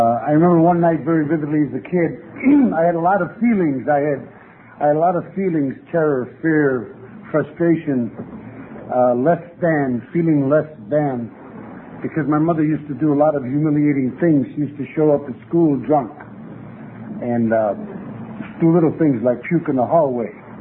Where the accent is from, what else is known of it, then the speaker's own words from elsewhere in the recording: Chicago, Illinois, United States; It all started for me on the south side of Chicago, which is my hometown, 31st and Halsted.